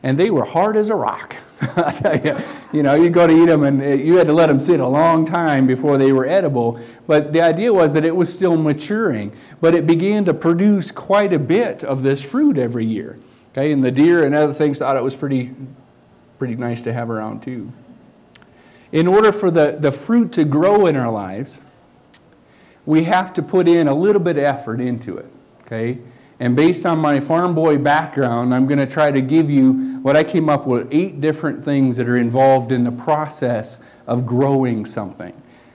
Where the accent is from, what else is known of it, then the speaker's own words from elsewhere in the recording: South Dakota, United States; Now, back on the farm where I grew up in South Dakota, we had 2 different areas that we farmed, okay?